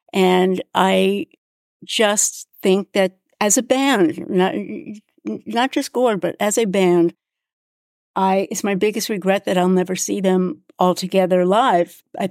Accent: New York, United States; I'm from New York, so I wasn't living in Omaha

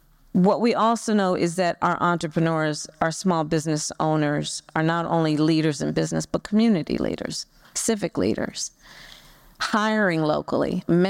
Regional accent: California, United States; As you all know, I'm from California, from the Bay Area.

